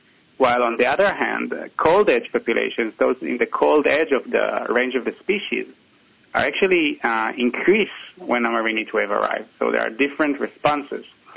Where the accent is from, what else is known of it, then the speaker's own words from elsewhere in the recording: Israel; I'm originally from Israel, which is in the east part of the Mediterranean Sea, which can be considered as a global hotspot for climate change.